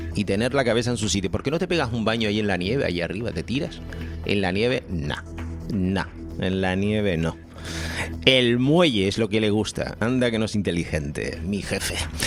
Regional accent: Canary Islands, Spain; siendo canario, siendo canario, yo me alegro de estos datos.

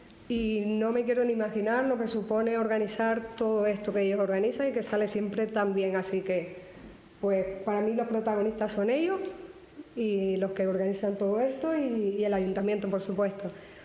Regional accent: La Orotava, Canary Islands, Spain; soy de aquí de La Orotava. Y bueno, no suelo decir que soy orotavense, me gusta más decir que soy villera de corazón, que es otra cosita.

